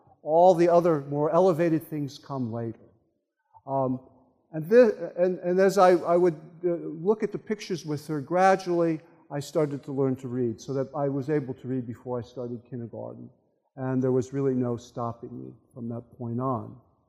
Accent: Lorain, Ohio, United States; I grew up in Lorain, Ohio, which is a classic Ohio Rust Belt working town. My father was a steel worker.

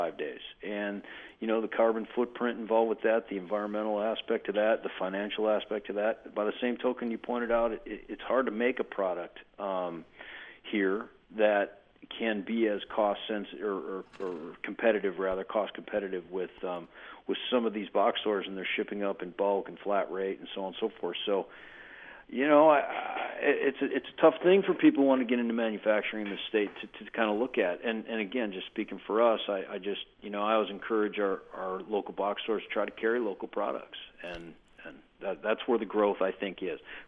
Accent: Midwest, United States; And so I grew up in the Midwest, and I worked making toilet seats

